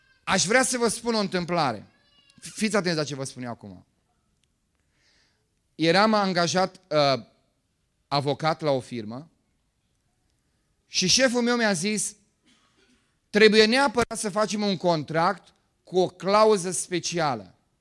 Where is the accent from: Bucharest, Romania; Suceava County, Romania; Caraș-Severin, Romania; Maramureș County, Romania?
Bucharest, Romania; Eu sunt din București